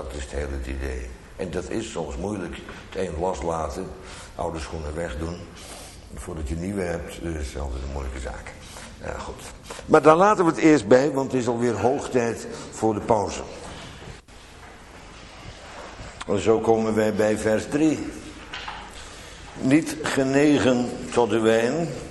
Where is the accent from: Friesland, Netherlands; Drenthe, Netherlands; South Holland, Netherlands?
South Holland, Netherlands; Bodegraven; dat wij vroeger in Bodegraven, waar ik opgegroeid ben